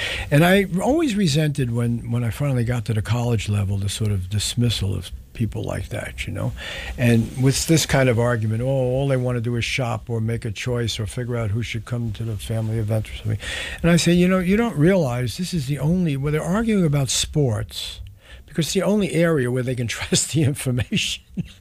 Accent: New York City, New York, United States; I grew up in the Bronx with public schools.

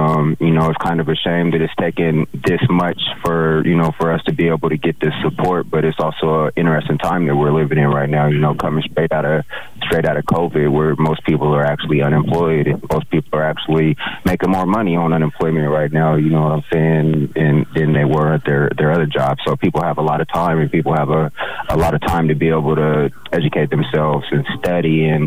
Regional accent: Portland, Oregon, United States; Born and raised in Portland, Oregon. I went to Whitaker Middle School and Jefferson High School.

